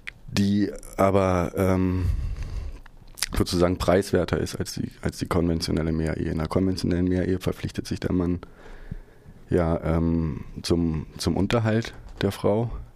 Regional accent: Berlin, Germany; Ja, ich komme aus Berlin.

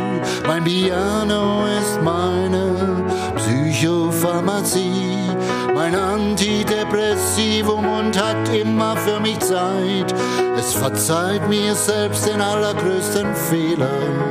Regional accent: Freiburg, Baden-Württemberg, Germany; Ja, ich bin 1951 in Freiburg geboren, wohne jetzt allerdings ein bisschen außerhalb von Freiburg, ein kleines bisschen in die nördliche Richtung, bin aber noch Freiburger und mein hauptsächliches Leben spielt auch in Freiburg.

